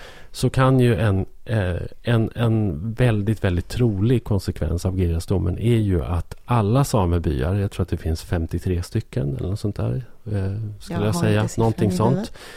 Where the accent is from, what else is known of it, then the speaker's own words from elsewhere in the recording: Sweden; Och jag tycker att det är svårt som liksom svensk